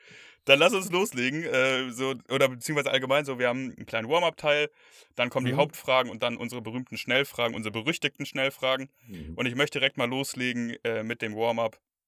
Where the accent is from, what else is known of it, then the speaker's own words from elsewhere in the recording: Hamburg, Germany; ich komme aus Hamburg, aber jetzt dieses Wochenende bin ich nicht da.